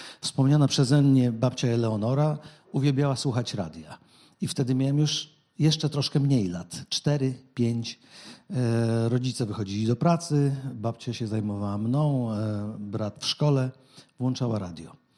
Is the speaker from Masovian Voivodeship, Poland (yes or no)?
yes; Pionki, Masovian Voivodeship, Poland; Ja pochodzę z miejscowości, w której, jeśli państwo pamiętają, a nazwa miejscowości padła już, Pionki, tam była kiedyś tłocznia płyt gramofonowych.